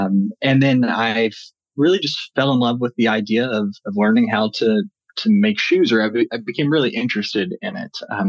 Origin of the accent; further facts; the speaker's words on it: Grafton, West Virginia, United States; I grew up in North Central West Virginia and in a little town called Grafton.